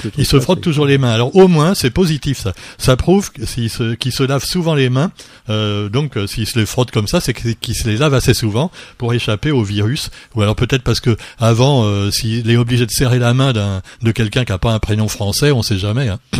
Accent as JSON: {"language": "French", "town": "Paris", "region": "Île-de-France", "country": "France", "tie": "born there", "accent": "Parisian", "said": "moi, je suis né à Paris. D'ailleurs, ça s'entend à l'accent, je suis un parisien."}